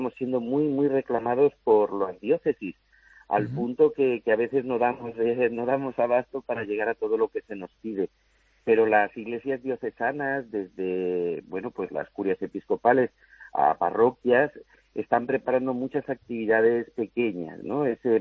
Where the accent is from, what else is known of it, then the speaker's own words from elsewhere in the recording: Madrid, Community of Madrid, Spain; yo lo digo así, a la castiza, que soy de Madrid.